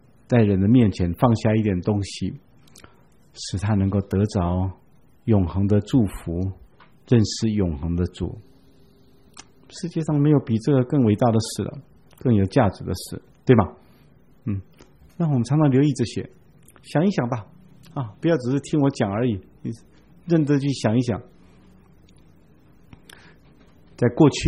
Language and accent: Chinese; Taiwan; 因为明亮的星是我们台湾人称它叫做启明星